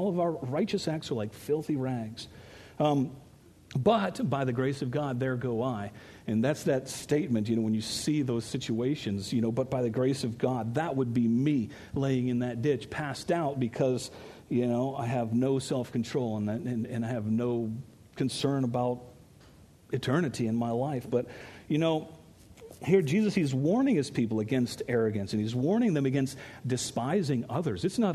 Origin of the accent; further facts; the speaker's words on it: Ecuador; And I can remember as a kid, you know, growing up in Ecuador